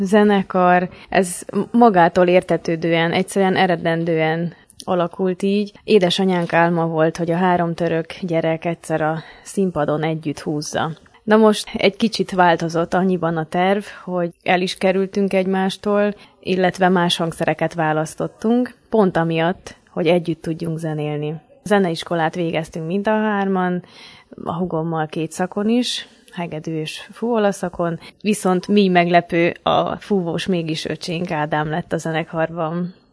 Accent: Vojvodina, Serbia; délvidéki magyarként tudjuk azt, hogy milyen úgy élni kisebbségbe

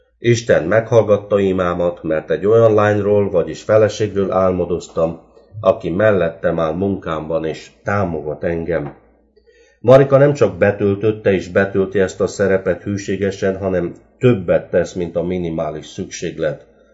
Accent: Câmpia Turzii, Cluj County, Romania; also born or lived in Southeast Romania; Aztán első 8 osztályt Erdélyben jártam egy kisebb városban, Aranyosgyéresen, Kolozs megyében.

